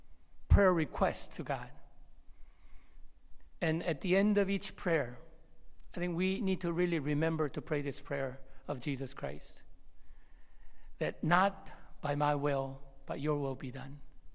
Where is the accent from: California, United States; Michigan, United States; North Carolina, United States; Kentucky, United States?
California, United States; Monterey; I grew up in Monterey, and in Monterey there's a naval postgraduate school.